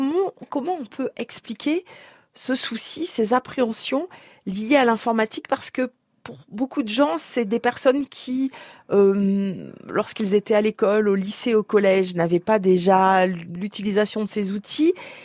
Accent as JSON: {"language": "French", "region": "Brittany", "country": "France", "said": "chez nous en Bretagne"}